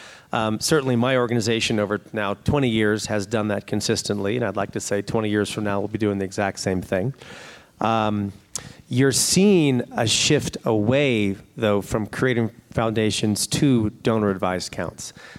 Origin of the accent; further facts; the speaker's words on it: Washington, District of Columbia, United States; Now, I'm from Washington, D.C., so billions of dollars is a chocolate bar, so it's not a big deal.